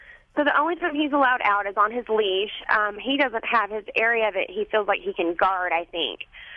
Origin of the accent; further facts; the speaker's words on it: West Fork, Arkansas, United States; I'm from West Fork, Arkansas.